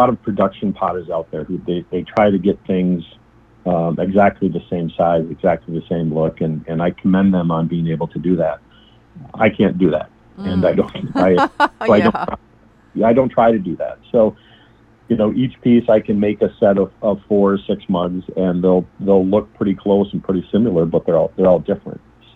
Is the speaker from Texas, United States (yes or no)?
no; St. Paul, Minnesota, United States; Yeah, so I'm originally from St. Paul. I born and raised there, both me and my wife. Met my wife there in school, went to the same grade school, high school together.